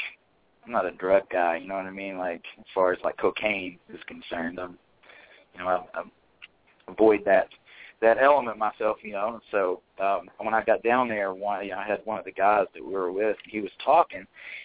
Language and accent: English; United States; And I guess because being American, they just assumed that I was a cokehead.